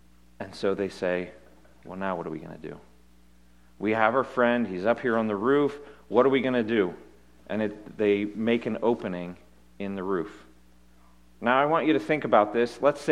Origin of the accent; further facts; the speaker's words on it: Pittsburgh, Pennsylvania, United States; growing up outside of Pittsburgh. You know, you travel anywhere in Pittsburgh and it leads to a tunnel.